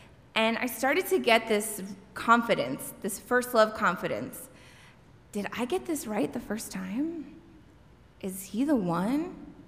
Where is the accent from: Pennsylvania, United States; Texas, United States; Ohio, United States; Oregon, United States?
Texas, United States; El Paso; moved away as an adult; In the summer of 2004, I packed my red Dodge Neon and I left my hometown of El Paso.